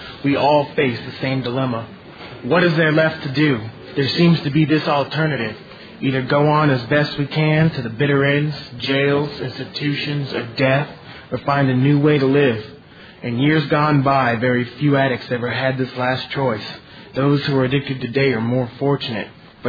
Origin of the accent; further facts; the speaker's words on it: Houston, Texas, United States; I'm an addict from Houston, Texas.